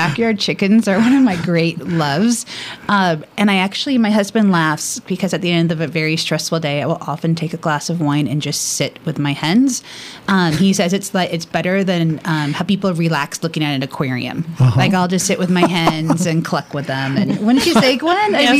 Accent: California, United States; Like Al, I grew up in the Bay Area, but in the East Bay.

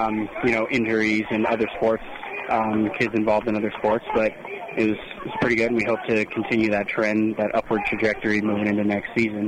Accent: Nevada, United States; I'm originally from Northern Nevada, where I grew up. I went to high school there, and then I moved here a few years back

